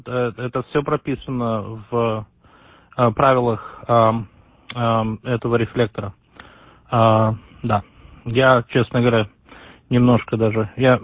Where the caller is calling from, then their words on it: Connecticut, United States; Штат Коннектикут, Восточное побережье.